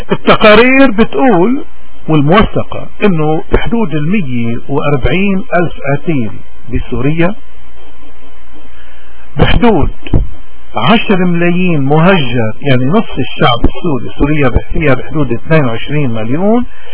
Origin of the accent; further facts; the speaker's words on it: Lebanon; ونحن كلبنانيين